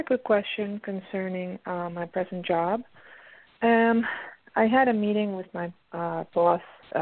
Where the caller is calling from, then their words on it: Pennsylvania, United States; I'm calling from Pennsylvania.